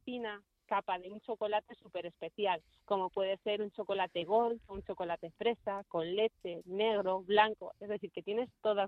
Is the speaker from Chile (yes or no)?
no; Madrid, Community of Madrid, Spain; Yo no soy tanzanesa, yo soy madrileña.